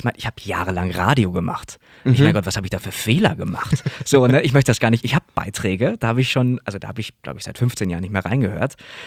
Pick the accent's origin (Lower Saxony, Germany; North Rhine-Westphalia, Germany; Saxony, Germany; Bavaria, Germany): North Rhine-Westphalia, Germany; accent: Ruhr; Ich komme aus dem Pott. Ja, und im Pott redet man nicht besonders gutes Hochdeutsch.